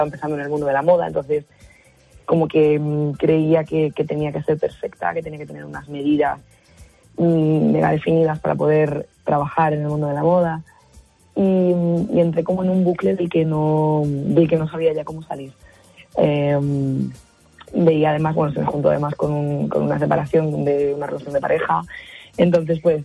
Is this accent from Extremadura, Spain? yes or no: no; Andalusia, Spain; como digo en mi tierra, en Andalucía